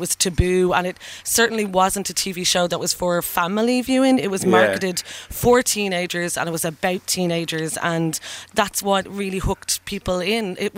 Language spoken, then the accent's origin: English; Ireland; And I think it blew our minds as an Irish audience. Like, it was so foreign to our way of life back then.